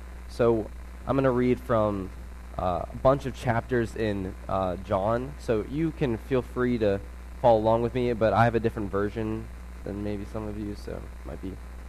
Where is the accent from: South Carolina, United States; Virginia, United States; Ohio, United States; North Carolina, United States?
Virginia, United States; also born or lived in Denver / Florida / California; I was born in Denver, Colorado. I moved to Florida, moved to California, and then moved to Virginia when I was six.